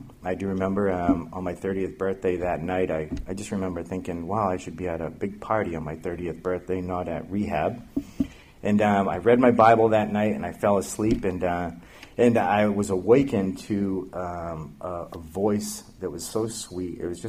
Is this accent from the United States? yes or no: yes; Boston, Massachusetts, United States; I'm 47 years old. The first years of my life, I grew up in Boston in a very Catholic family.